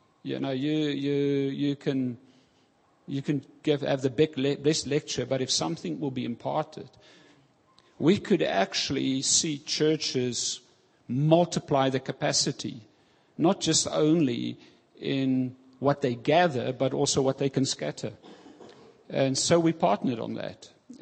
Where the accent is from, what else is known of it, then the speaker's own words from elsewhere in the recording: Pretoria, Gauteng, South Africa; also born or lived in Cape Town; I was born in Cape Town. I moved there when I was a lighty and grew up in Pretoria, so we're like Afrikaners. To shock you, I come out of the Broederbond, you know, believe it or not. That's where I find some of my roots.